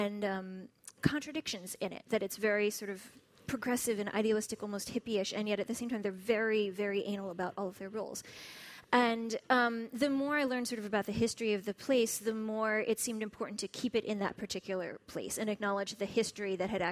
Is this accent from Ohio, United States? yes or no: yes; Shaker Heights, Ohio, United States; I haven't yet gone home to do my reading in my hometown. That's happening in about 2 weeks. I was scheduled to go to Shaker Heights